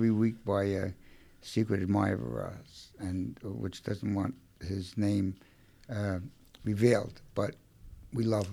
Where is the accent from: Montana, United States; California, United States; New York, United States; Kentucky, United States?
New York, United States; Brooklyn; born there; I was born in Brooklyn and I don't have good diction